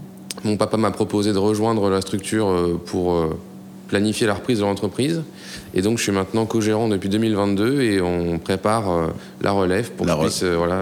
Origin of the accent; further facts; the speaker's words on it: Le Havre, Normandy, France; moi j'ai 35 ans. Je suis originaire de Normandie, parce que j'ai vécu au Havre voilà, depuis tout jeune.